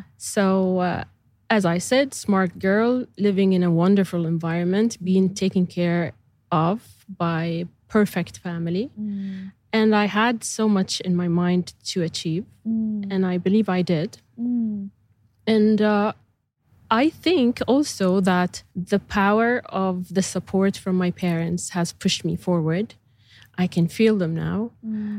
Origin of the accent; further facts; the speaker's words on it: Bahrain; English is a second language; So almost all my life I am, wow. in Bahrain.